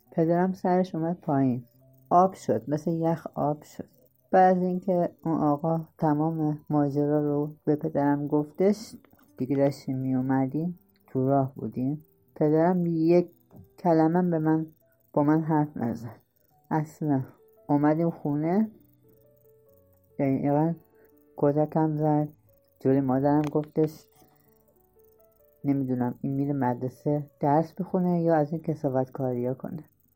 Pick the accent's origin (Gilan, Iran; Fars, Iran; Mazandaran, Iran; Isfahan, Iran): Gilan, Iran; Rudbar; من دوران کودکیم توی یکی از روستاهای شهرستان رودبار گیلان بودم، زندگی کردم. خب من متولد دهه 60م.